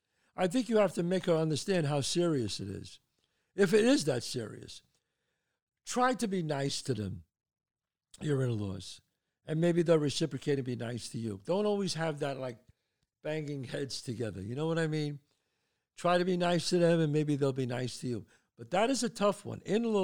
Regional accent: Bronx, New York, United States; But when I was growing up in the Bronx, they didn't want to teach it to me and my sister

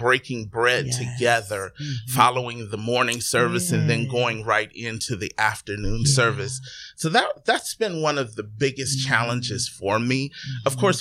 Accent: Youngstown, Ohio, United States; I'm from Youngstown, Ohio, as you read in my bio.

